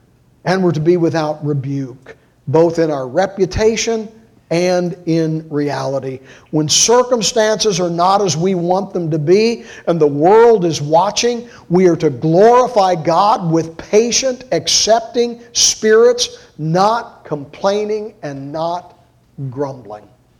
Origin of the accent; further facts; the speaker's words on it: Cincinnati, Ohio, United States; born there; Now, I was born in Cincinnati, Ohio. I am not a country boy. I don't understand cows. I don't understand pigs.